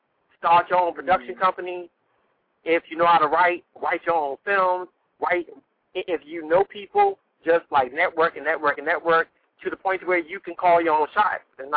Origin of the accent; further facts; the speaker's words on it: Washington, District of Columbia, United States; growing up in Southeast Anacostia back when I was living there.